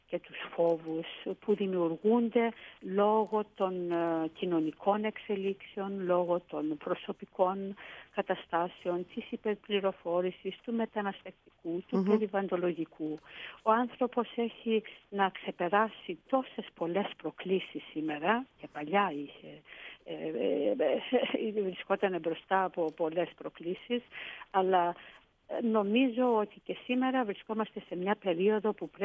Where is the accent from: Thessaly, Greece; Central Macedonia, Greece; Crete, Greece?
Thessaly, Greece; Kalambaka; Εκεί σε αυτόν τον τόπο πήρα τις πρώτες μου αξίες, πήγα στο δημοτικό. Είμαι πολύ συνδεδεμένη με τον τόπο της καταγωγής μου